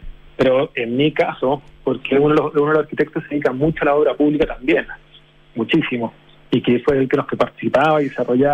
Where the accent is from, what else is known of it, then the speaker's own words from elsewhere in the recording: Chile; also born or lived in Spain; me fui de Chile, me fui a trabajar a España.